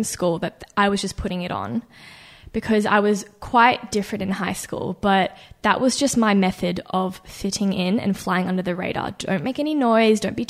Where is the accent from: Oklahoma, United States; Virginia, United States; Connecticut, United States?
Connecticut, United States; also born or lived in Sydney, Australia; So I was born in Sydney, but at the age of, I think around 5 or 6, I moved to Connecticut in the US of all places